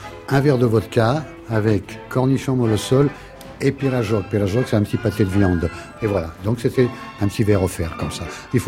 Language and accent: French; France; born there; Moi je suis né en France, je suis la 13e génération